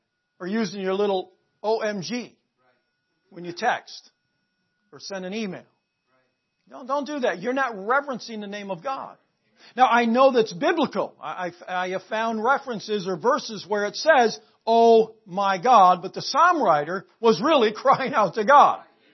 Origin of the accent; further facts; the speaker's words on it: United States; born there; I'm glad I'm an American. I'm glad I'm an American by birth.